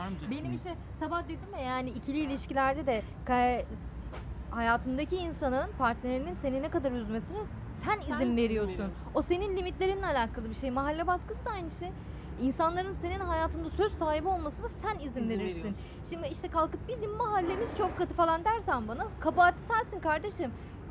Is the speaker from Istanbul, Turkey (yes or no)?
yes; Istanbul, Turkey; Ben 34 yaşında bir kadınım. İstanbul'da yaşıyorum. Burada doğdum, burada büyüdüm.